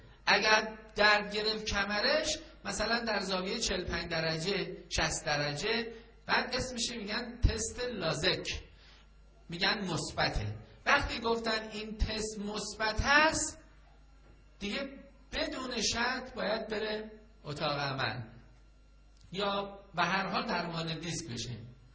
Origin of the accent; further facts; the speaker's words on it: Iran; به عنوان یک مسلمان و به عنوان یک ایرانی